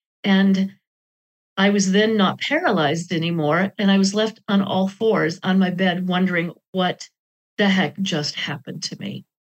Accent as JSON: {"language": "English", "town": "Sioux Falls", "region": "South Dakota", "country": "United States", "tie": "born or raised there", "also_born_or_lived": "California / Arizona / Tennessee", "moved": "as an adult", "said": "So I was raised in the States, in Sioux Falls, South Dakota, but I would live at the age of 22 when I was really able to. I moved to the Bay Area of California."}